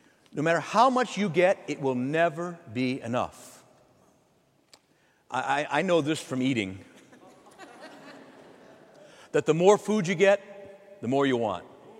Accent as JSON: {"language": "English", "town": "Chicago", "region": "Illinois", "country": "United States", "tie": "born or raised there", "said": "I remember the first home that I grew up in back in Chicago."}